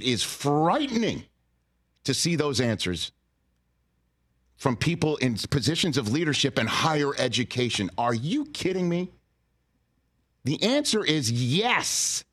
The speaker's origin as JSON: {"language": "English", "region": "Northeast", "country": "United States", "said": "Susie being from Boston and, you know, I'm from the Northeast."}